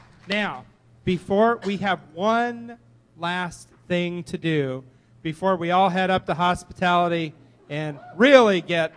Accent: Phoenix, Arizona, United States; You know, I'm from Phoenix, it's all the damn same to me.

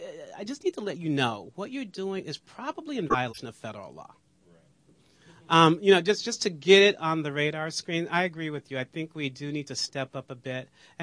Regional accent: Berkeley, California, United States; Well, I'm from Berkeley, so you know I'm down with that.

